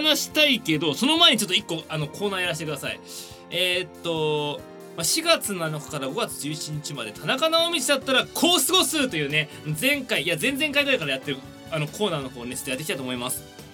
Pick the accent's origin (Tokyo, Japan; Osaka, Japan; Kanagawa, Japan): Tokyo, Japan; 平成2年3月14日なので2314って覚えてくれれば。そして、私東京出身なんです。東京都生まれの東京育ちですね。